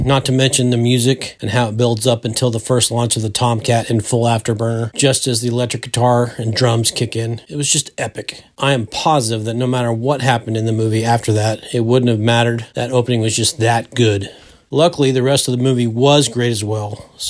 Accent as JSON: {"language": "English", "town": "Tulsa", "region": "Oklahoma", "country": "United States", "said": "I'm from Tulsa, Oklahoma."}